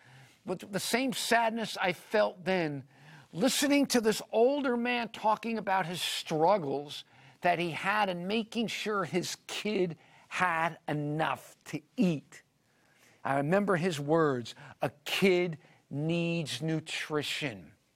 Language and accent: English; Miami Beach, Florida, United States; called Surfside Drugs in the town of Surfside, Florida, on Miami Beach, which is where I grew up. I grew up on Miami Beach.